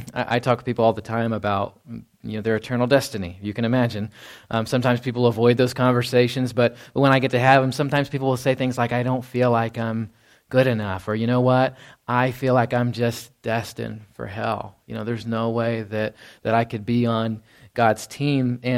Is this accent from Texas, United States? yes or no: yes; Texas, United States; And so there's a story back from my home state. There were a group of brave young women that got together in Denton, Texas